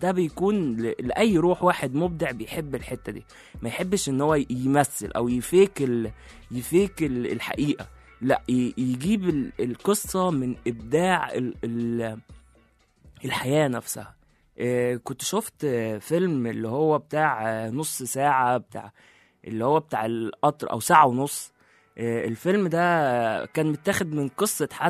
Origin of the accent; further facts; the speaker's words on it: Egypt; وده الإبداع من أول ما بدأت الأفلام القديمة عندنا في مصر